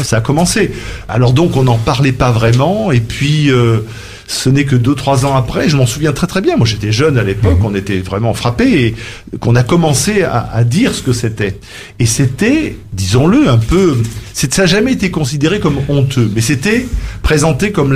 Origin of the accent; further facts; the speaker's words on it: Monaco; Je suis monégasque, donc c'est mon pays.